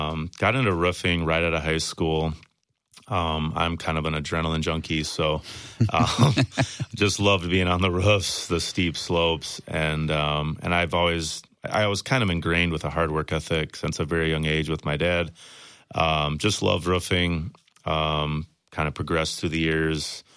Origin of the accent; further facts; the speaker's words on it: Janesville, Wisconsin, United States; also born or lived in Beloit; So, my family, we grew up here in the Janesville area. We've been here over 45 years. My parents actually moved to Beloit when I was 16, so we moved to Beloit.